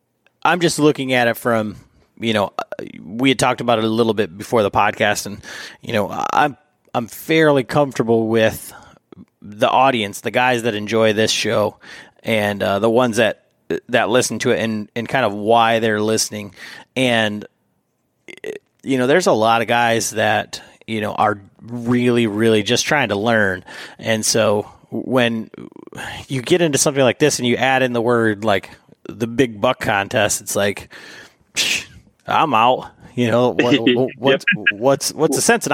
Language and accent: English; Michigan, United States; you know, I'm from Michigan. Those are 3-year-old, 4-year-old deer here.